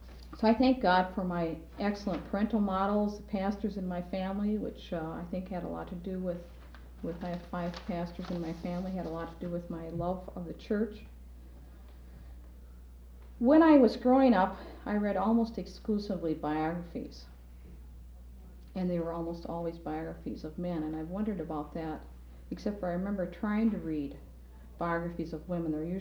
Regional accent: Decorah, Iowa, United States; I grew up then in Decorah

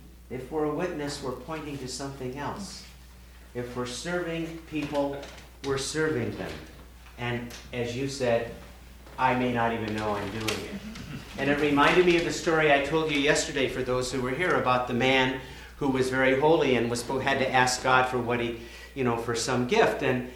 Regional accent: Spokane, Washington, United States; born there; I was born in Spokane, Washington, in Sacred Heart Hospital on September the 21st, 1937.

